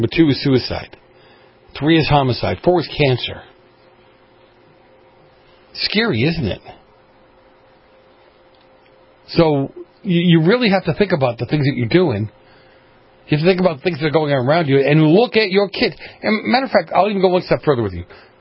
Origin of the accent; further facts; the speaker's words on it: East Coast, United States; I grew up on the East Coast. We have quarries at the East Coast.